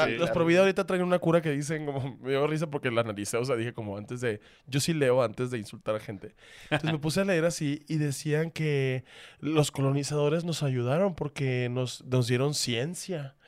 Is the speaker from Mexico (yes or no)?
yes; Sonora, Mexico; todo esto fue para decirte que soy de Sonora